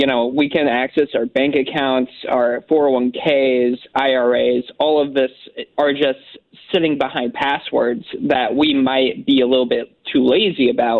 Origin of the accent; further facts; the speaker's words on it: Carbondale, Illinois, United States; I grew up in Carbondale.